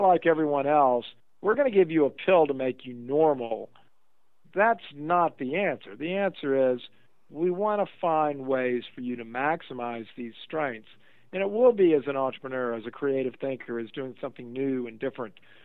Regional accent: Louisiana, United States; sad to say that my home state of Louisiana has moved above North Carolina to 15.8%.

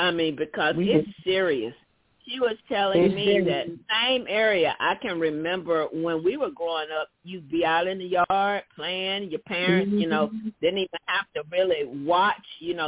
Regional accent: Columbus, United States; Not at the house that you and I met, Gretchen, but at our other house where we grew up, where I was born.

